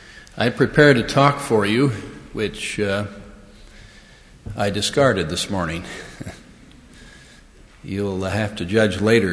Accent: Tooele, Utah, United States; I was born and raised in Tooele, as was mentioned.

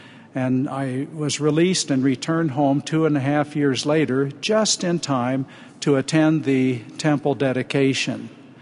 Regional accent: California, United States; As I grew up in Southern California, we looked forward to the time that we could have a temple there.

